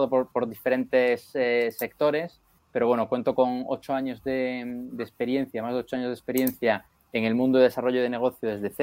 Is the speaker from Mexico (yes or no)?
no; Spain; soy el CEO y el fundador de Hirent. Vengo de España